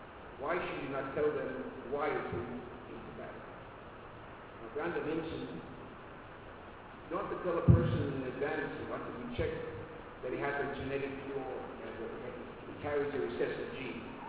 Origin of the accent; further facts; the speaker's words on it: United States; I like to boast that I'm a real Yankee, I'm an American.